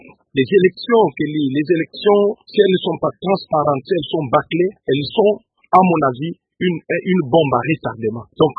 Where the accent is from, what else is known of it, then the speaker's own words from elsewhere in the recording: Kabinda, Lomami, DR Congo; Souvenez-vous que la guerre de l'Est a quitté l'Est et s'est retrouvée un moment au centre, chez moi à Kabinda.